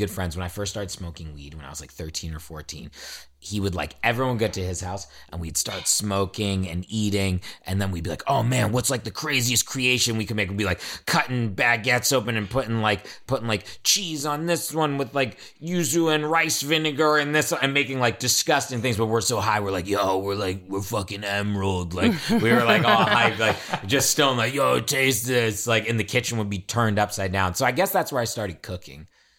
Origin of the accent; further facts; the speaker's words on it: Virginia, United States; I grew up in Virginia.